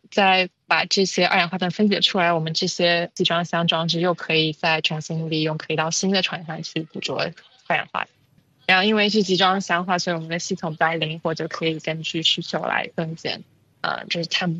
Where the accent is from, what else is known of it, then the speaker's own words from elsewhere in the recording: Fuzhou, Fujian, China; born there; moved away; also born or lived in United States / United Kingdom; 我出生在福建福州，然后来到美国跟英国学习工作